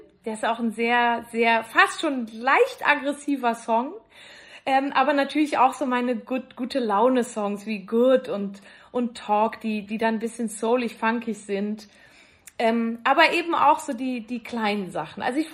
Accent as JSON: {"language": "German", "region": "Valais", "country": "Switzerland", "said": "ich komme ja aus dem Wallis ursprünglich"}